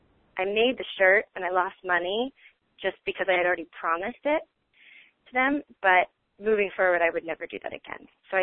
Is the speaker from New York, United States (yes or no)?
yes; New York, United States; so I'm from New York, but I booked a ticket to Chicago.